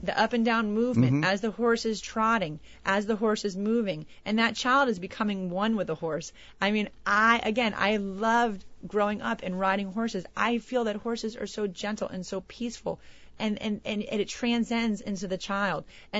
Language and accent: English; Davie, Florida, United States; now in Pompano Beach, United States; I grew up in Davie, like I said before, and as I went to, they were announcing April as the Autism Awareness Month for the city of Pompano Beach, which is where I live.